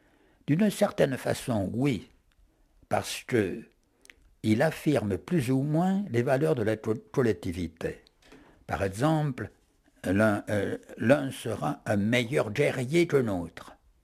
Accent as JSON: {"language": "French", "country": "France", "said": "J'ai été très fier en tant que Français."}